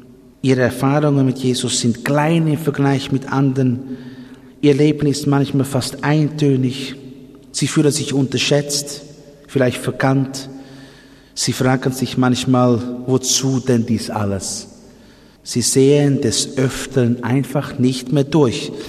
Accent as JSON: {"language": "German", "country": "Netherlands", "said": "Wir sind Holländer, beide."}